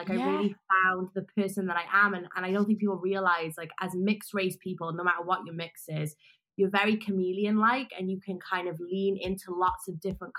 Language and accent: English; Wales, United Kingdom; And I grew up in Wales and I was kind of feeling alienated because there was just a lot of white people. And growing up mixed race at the time, there wasn't so many mixed race people where I was, and also not being like Asian and white.